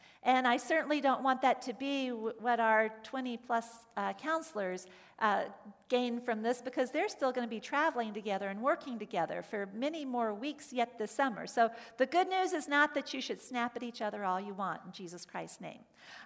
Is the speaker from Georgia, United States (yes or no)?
yes; Atlanta, Georgia, United States; I've shared with you that I grew up in Atlanta, and so it was a fairly easy drive for our family to go to Florida for vacation